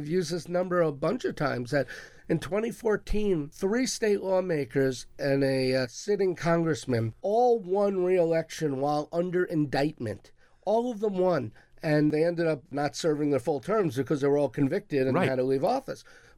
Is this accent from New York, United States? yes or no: yes; Long Island, New York, United States; Like I grew up on Long Island